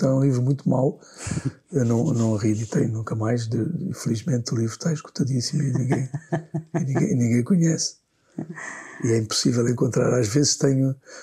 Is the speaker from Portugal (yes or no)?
no; Angola; Como angolano, tudo isso, quer dizer, sou mais atento a determinadas questões do que outras